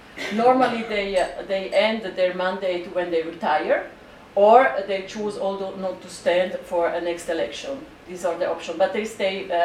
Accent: Ticino, Switzerland; I'm from Sotto Cenere. Sotto Cenere is the southern part of Ticino.

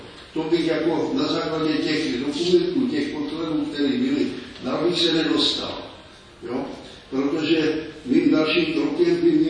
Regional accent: Valašské Meziříčí, Zlín Region, Czechia; Mně byly asi tak 4 roky v naší vesnici, já jsem se narodil na Valašském Zubří

